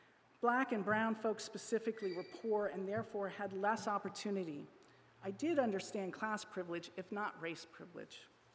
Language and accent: English; Pennsylvania, United States; also born or lived in Indiana / Scranton / Lancaster County; I was born in Indiana, grew up mostly in Pennsylvania, first around Scranton and then Lancaster County.